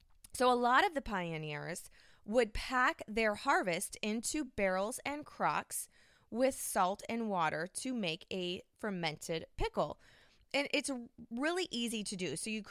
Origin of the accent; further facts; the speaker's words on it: Washington, United States; Y'all from down in the South, where my family hails from, even though I'm from Washington State, which is why you'll catch that y'all coming into my dialect every now and then.